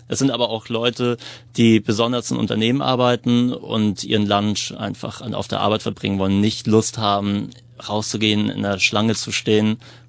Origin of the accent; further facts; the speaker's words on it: Hamburg, Germany; moved away as an adult; also born or lived in Berlin; now in Melbourne, Australia; Ich bin ursprünglich aus Hamburg, Berlin. Bin im letzten Jahr August nach Melbourne gezogen